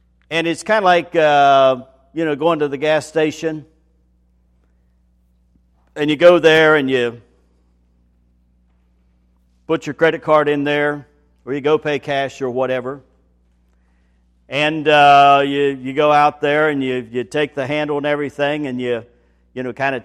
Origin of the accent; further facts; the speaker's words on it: West Virginia, United States; now in Ohio, United States; So when I came to Ohio from West Virginia, I went down Route 159